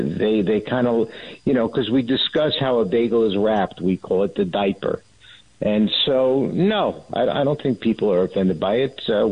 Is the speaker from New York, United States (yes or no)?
yes; New York, United States; I'm a New Yorker. We don't like sweet bagels.